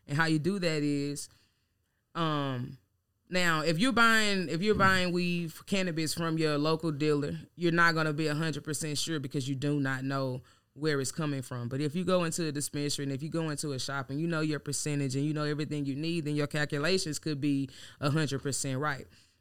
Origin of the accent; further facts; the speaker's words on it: Louisiana, United States; Okay, so I'm from Louisiana for sure.